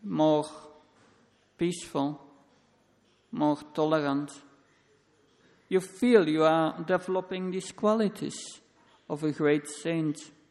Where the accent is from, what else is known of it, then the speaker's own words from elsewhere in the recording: Flanders, Belgium; first language Flemish; English is a second language; 40 years ago, I was raised in Flemish language.